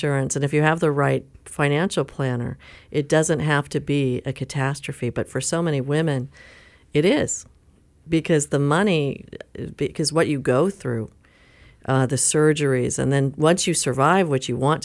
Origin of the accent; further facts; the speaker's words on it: San Diego, California, United States; I was born at the old Doctor's Hospital, which is in Point Loma. It's now Kaiser. And I grew up in Del Cerro.